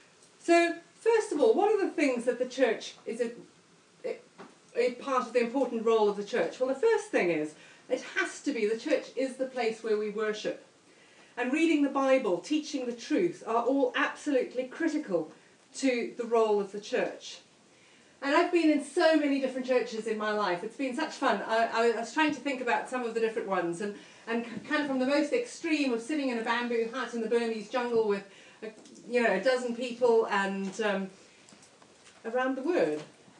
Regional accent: South Africa; So I'm South African originally, and growing up singing In the Bleak Midwinter on a beach.

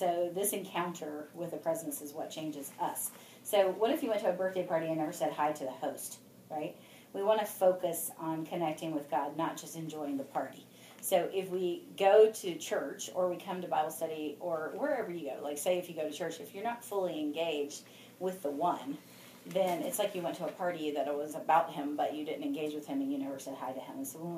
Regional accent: the South, United States; I was raised in the South. I don't know if y'all were, but I was raised Greek Orthodox.

